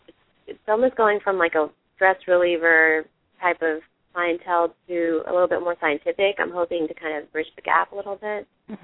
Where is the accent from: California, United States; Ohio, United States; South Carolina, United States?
South Carolina, United States; Charleston; Yes, I'm from Charleston, South Carolina.